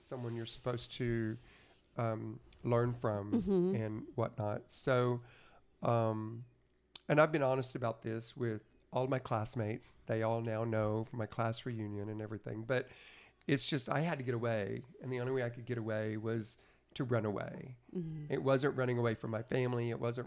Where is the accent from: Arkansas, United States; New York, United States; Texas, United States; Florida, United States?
Arkansas, United States; born there; I'm 65 years old. So I've been around the block and back again a few times. I was born in Arkansas, and then knew early on in life that I did not need to be in Arkansas.